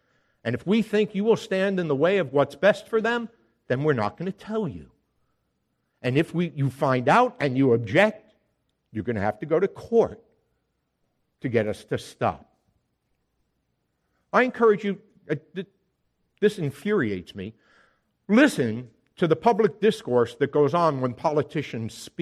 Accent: New York, United States; My home state, New York, I'm not so sure about New Jersey, but in New York, is one of the most pro-abortion law states in the country.

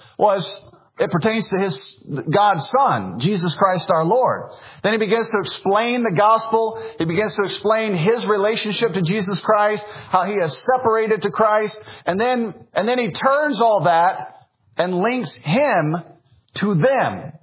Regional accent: Memphis, Tennessee, United States; born there; All right, so I was born in America. I was born in Memphis, Tennessee.

